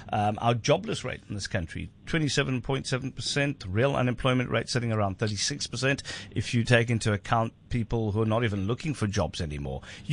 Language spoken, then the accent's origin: English; South Africa; I'm a South African